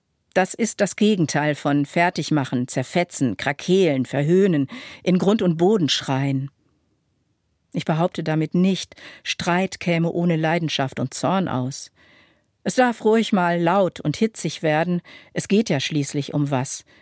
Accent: Münster, North Rhine-Westphalia, Germany; meiner Heimatstadt Münster

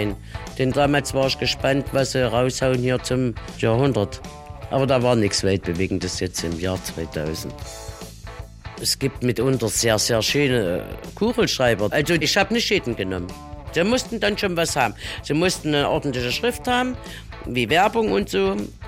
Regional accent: Neustadt, Germany; bin aus Neustadt

